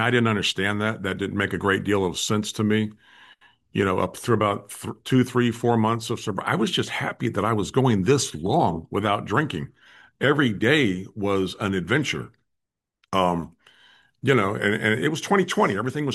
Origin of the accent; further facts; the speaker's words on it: Orlando, Florida, United States; I grew up in Orlando, Florida